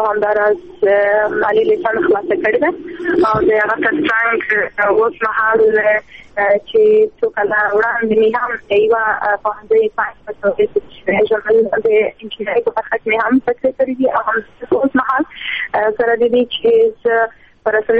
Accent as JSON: {"language": "Pashto", "country": "Afghanistan", "said": "د لوی افغانستان یم، د پښتونستان یم، نو او په پښتونستان کې هم یو پښتون یم"}